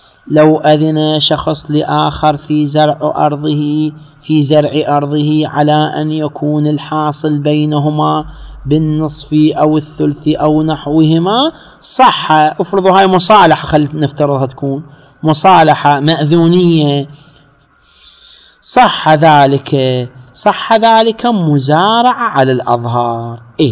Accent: Iraq; احنا عندنا في العراق

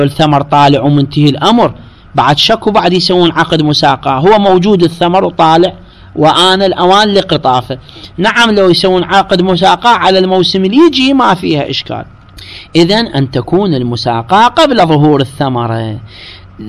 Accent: Iraq; إحنا مثلا عندنا بالعراق، هنفترض إحنا كل إحنا نعيش بالبصرة

